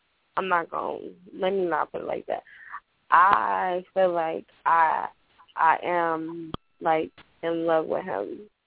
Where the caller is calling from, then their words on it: Detroit, Michigan, United States; I'm calling in from Detroit.